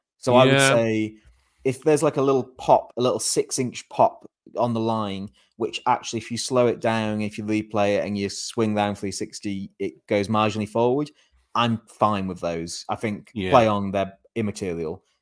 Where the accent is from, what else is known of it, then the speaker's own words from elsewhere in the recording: Hebden Bridge, Yorkshire and the Humber, United Kingdom; So I'm reminded of, so my hometown of Hebden Bridge, there's been a lot of drama this week.